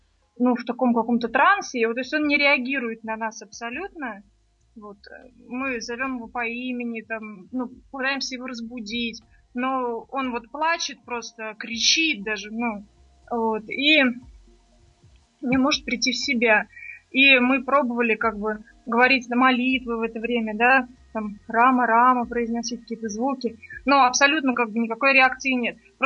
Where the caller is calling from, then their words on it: Nizhny Novgorod, Nizhny Novgorod Oblast, Russia; Мы из Нижнего Новгорода.